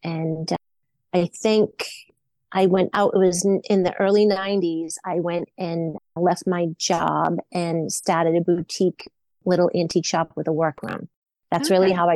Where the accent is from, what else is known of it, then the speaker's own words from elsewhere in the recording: New England, United States; I basically wanted to go to college in Boston because I am from New England.